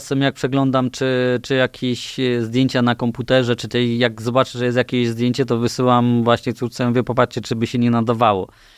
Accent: mountains, Poland; ze względu na to, że jestem z gór

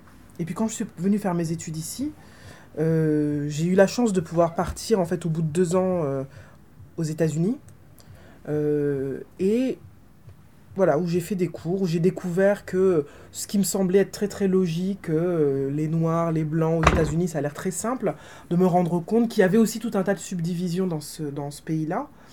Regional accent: Martinique; je suis martiniquaise, que j'ai grandi en Martinique à une période pendant laquelle la question, la discussion sur l'identité est très forte.

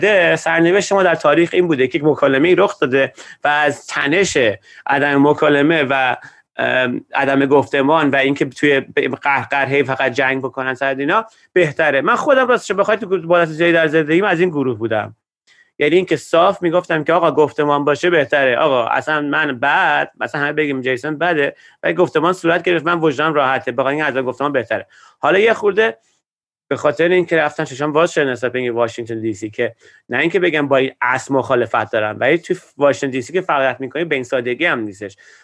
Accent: Iran; now in Washington, United States; من وقتی که من روز اول که از ایران اومدم اینجا

